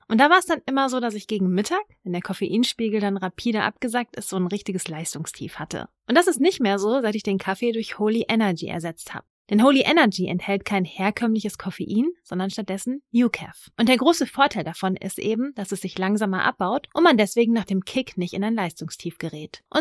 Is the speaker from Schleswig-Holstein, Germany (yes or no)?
no; North Rhine-Westphalia, Germany; Also ich komme ja aus dem Ruhrgebiet.